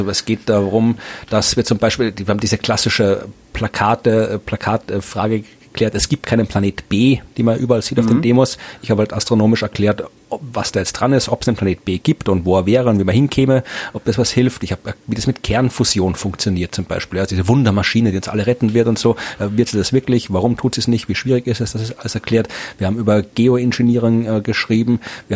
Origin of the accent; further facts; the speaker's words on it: Krems, Lower Austria, Austria; Aber wir treten in nächster Zeit in Wien auf und in Krems, meiner Heimatstadt, einmal auf.